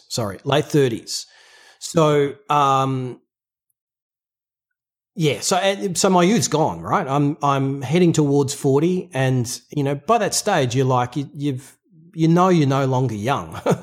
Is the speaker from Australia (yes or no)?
yes; Australia; I'm an Australian working class person. That's kind of how we think.